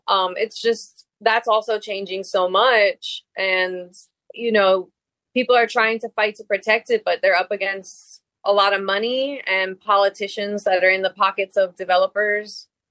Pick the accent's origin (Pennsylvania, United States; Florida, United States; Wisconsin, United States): Florida, United States; Redland; also born or lived in Miami; but I grew up in Redland, which is its own culture. And then I also, you know, spent a lot of time of my formative years in Miami proper.